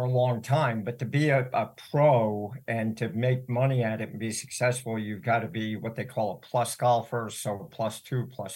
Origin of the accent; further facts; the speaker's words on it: Cherry Hill, New Jersey, United States; No, listen, like I said, growing up in Cherry Hill, I had a blessed childhood, and all the sports that we did, just loved it, and still do it today.